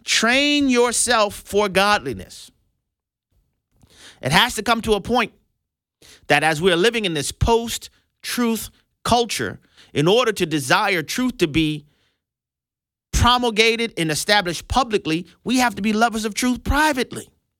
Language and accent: English; Louisiana, United States; And to add insult to injury, she's from my home state. You know, I'm like, nah, not from Louisiana with this kind of squeamishness.